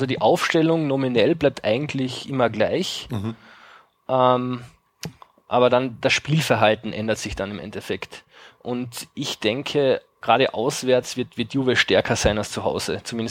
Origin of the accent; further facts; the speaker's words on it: Austria; Also zumindest in den italienischen Medien und bei uns in Österreich, also wie es in Deutschland da jetzt direkt war